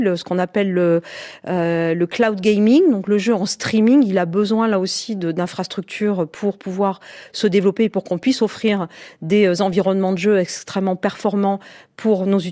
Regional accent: France; Moi, je suis française, je suis européenne

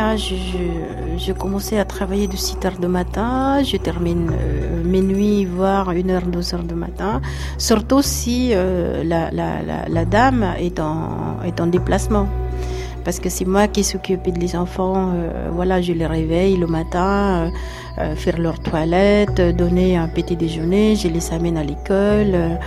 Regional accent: Philippines; French is a second language; now in France; J'étais arrivée de Philippines, c'était en novembre 1994. En fait, tout d'abord, aux Philippines, on pense que futur des enfants, avoir des vies meilleures.

